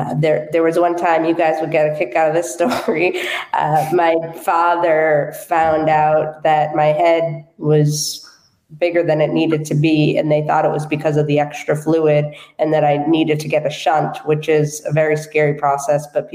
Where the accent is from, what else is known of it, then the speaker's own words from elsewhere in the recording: Boston, Massachusetts, United States; So I grew up in the Boston area.